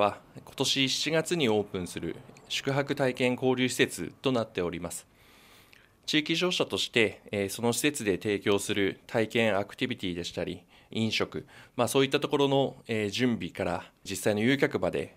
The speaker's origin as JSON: {"language": "Japanese", "region": "Yamagata", "country": "Japan", "said": "私自身山形県の出身なんですけれども、非常に似た印象を持ったというのが正直なところでございます。"}